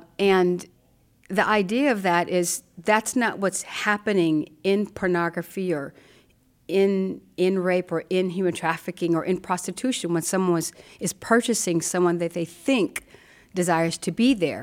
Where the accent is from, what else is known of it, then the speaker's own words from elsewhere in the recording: California, United States; I love sports. I am from Cali after all.